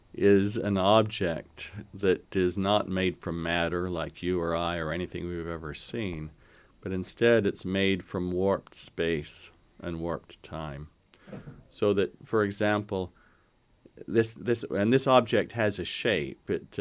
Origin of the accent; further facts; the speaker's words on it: Logan, Utah, United States; But all of that came from my childhood growing up in Logan.